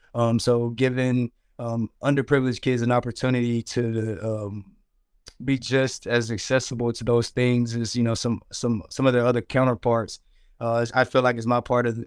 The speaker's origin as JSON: {"language": "English", "town": "Auburn", "country": "United States", "tie": "born or raised there", "said": "whether it be my hometown, Auburn, or Boston, you know, those areas have all had an impact on my life, have allowed me to get to where I am."}